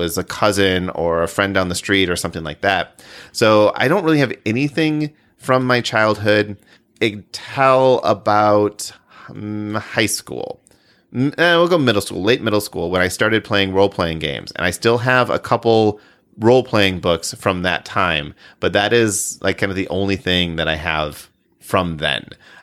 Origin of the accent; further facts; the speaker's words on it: Midwest, United States; I mean, I grew up in the Midwest, so it's like everybody has a basement.